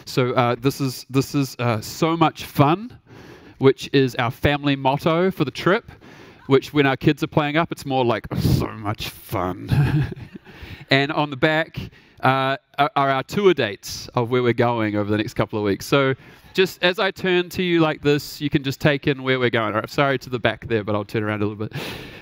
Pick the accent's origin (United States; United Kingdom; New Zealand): New Zealand; As Ted so wonderfully said, we are from New Zealand.